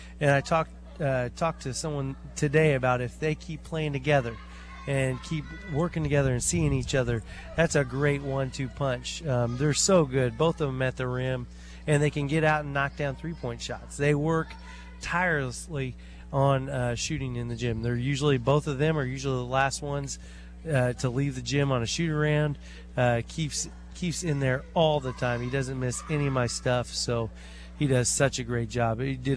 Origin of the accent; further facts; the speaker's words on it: Jefferson City, Missouri, United States; I grew up in Jeff City, Missouri, where we had rivalries, and they never left.